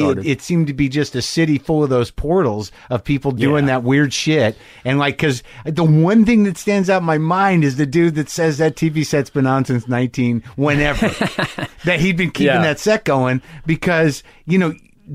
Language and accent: English; Albuquerque, New Mexico, United States; And like, I grew up in Albuquerque.